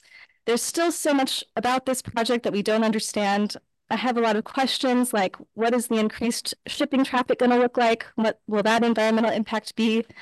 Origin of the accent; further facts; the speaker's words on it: Arcata, California, United States; I'm from Arcata.